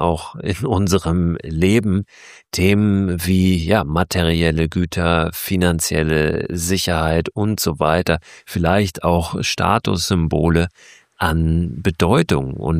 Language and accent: German; Germany; Auf der anderen Seite gibt es aber auch viele Produkte, die hier sehr, sehr viel günstiger sind als bei uns in Deutschland.